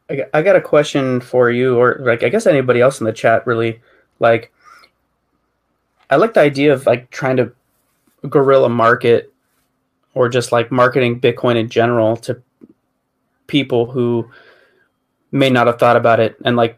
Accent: United States; the first thing that would come to my mind, especially as an American, is like a 2-minute Super Bowl commercial

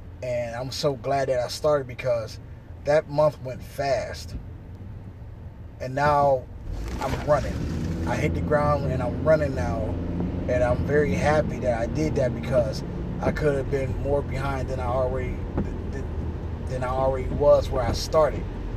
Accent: Ohio, United States; I say pop because I'm originally from Ohio, and right now I reside in the state of New Hampshire.

